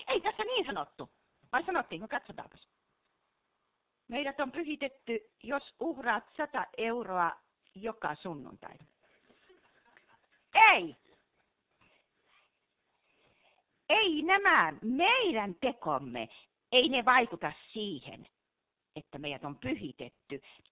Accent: Ostrobothnia, Finland; Mä oon pohjalainen.

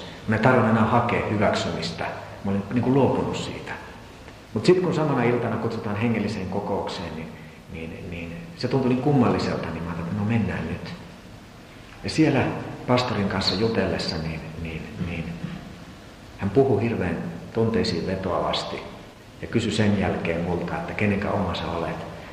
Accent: Vaasa, Ostrobothnia, Finland; ja mä kävin Vaasassa, kun mä oon sieltä kotoisin

